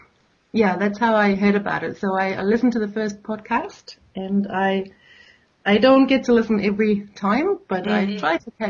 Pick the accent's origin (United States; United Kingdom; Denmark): Denmark; English is a second language; moved away as an adult; also born or lived in New Zealand; Well, I grew up in Denmark, and I went to school and high school there. And when I finished high school, I went to New Zealand